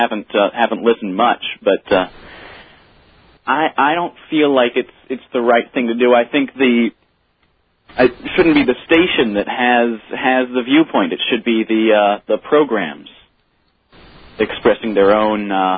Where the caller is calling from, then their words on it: New York City, New York, United States; Yeah, I'm calling from New York City.